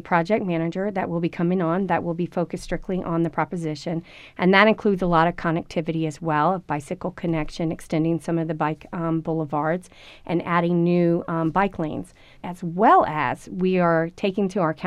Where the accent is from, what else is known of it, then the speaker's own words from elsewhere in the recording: Florida, United States; moved away as an adult; now in Tucson, United States; I am actually 3 months into Tucson. I'm very excited to be here. I come from Florida, so I'm adjusting to the weather.